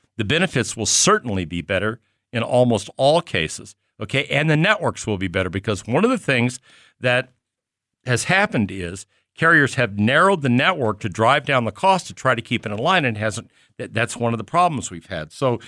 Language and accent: English; Kansas City, Missouri, United States; Kansas City, where this broadcast originates from, one of our 140-some markets around the country, but my hometown